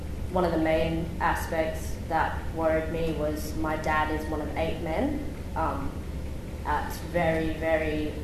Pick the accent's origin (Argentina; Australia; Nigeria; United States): Australia; Broome, Western Australia; also born or lived in Lombadina; because I grew up in Lumbardino for the first 7 years with my dad's family, and then I moved to Broome when I was a bit older.